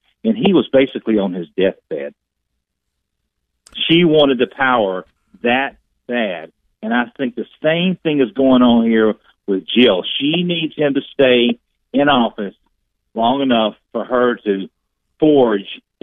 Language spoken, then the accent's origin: English; the South, United States; having born and raised in the South, it's hot in the summertime.